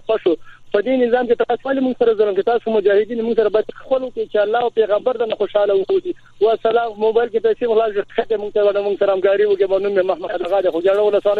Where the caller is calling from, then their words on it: Nangarhar, Afghanistan; بننګرهار ولایت خورجان ول ساري نه خورې وړي کې درته نیو دي